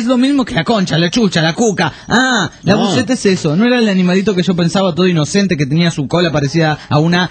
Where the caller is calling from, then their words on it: Toluca, State of Mexico, Mexico; de Toluca. Les cuento que aquí hace un pinche frío de mierda, que casi se me congela el culo.